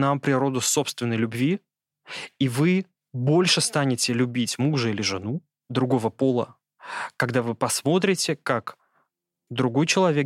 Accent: Tashkent, Uzbekistan; Я говорю на русском языке, но родился я в Узбекистане, вырос я в Ташкенте.

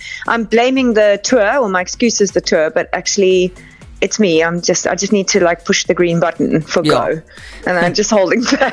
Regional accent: Cape Town, Western Cape, South Africa; I grew up in Cape Town, so that was okay. Every school holiday.

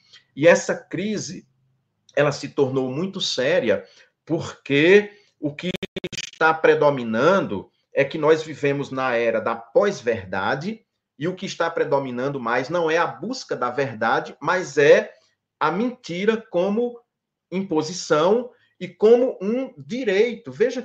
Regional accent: Northeast Region, Brazil; Aí pega um sujeito como eu, nordestino, baixinho, pobre, feio, careca... tá lascado.

